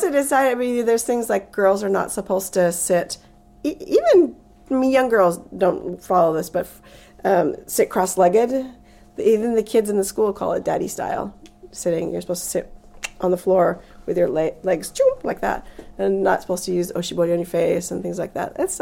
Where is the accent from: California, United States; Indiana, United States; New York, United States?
California, United States; Yeah, I grew up in the 60s, pretty much 60s, 70s in Bay Area, California.